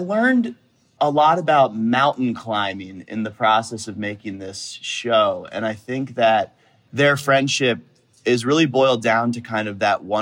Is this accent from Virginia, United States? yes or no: no; Philadelphia, Pennsylvania, United States; I was growing up in the Philadelphia area and I loved sports.